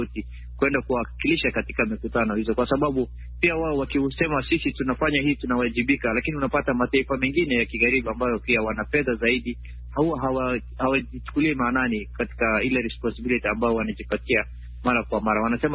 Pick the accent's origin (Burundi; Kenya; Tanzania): Kenya; Mimi kama Mkenya nina matarajio